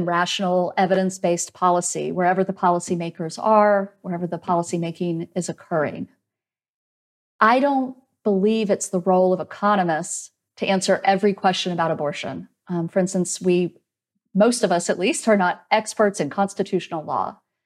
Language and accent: English; Deep South, United States; I'm from the Deep South originally. I'm from the Georgia-Alabama border. Women from where I am from are going to experience enormous reductions in access to abortion.